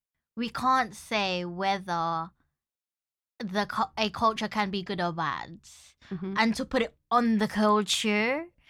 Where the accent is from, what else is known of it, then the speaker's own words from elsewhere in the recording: Philippines; but yes, but because we're Filipino, we can tell whether our Filipinos have toxic traits.